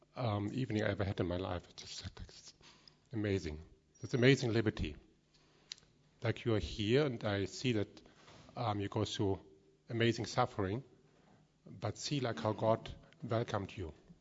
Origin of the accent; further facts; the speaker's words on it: Vienna, Austria; English is a second language; I'm from Vienna.